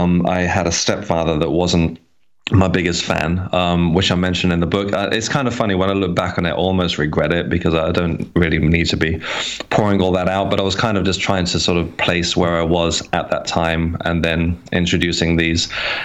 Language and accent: English; South East England, United Kingdom; I grew up on the Isle of Wight, which, as you know, is a very rural place at the south of England, and there wasn't that much to do.